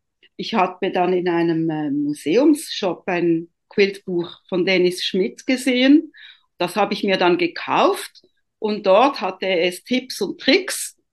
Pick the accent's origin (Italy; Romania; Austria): Italy; Ich bin ja ursprünglich Italienerin